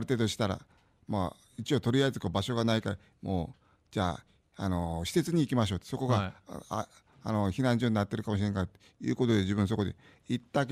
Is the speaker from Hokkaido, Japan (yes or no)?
no; Mashiki, Kumamoto, Japan; まあ、そこは熊本市内でなんですね、はい、自分は益城の人間ですから、